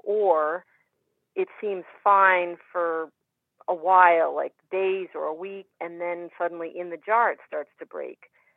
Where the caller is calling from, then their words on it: Underhill Center, Vermont, United States; Underhill Center, Vermont.